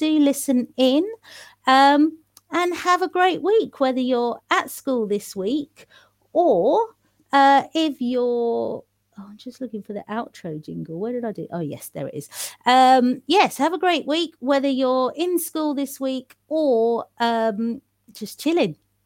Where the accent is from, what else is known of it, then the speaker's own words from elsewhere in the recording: London, United Kingdom; our school days growing up in East London.